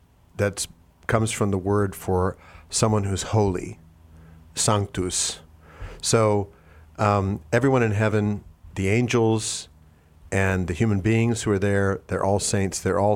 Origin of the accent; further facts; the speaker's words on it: South Pasadena, California, United States; Yeah, well, I grew up in LA County. I grew up in South Pasadena, so I'm from up there.